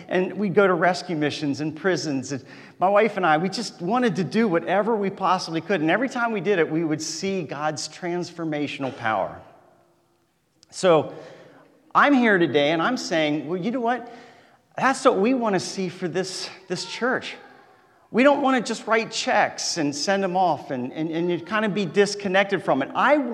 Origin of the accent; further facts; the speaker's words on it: United States; Oh my word, I'm from the United States.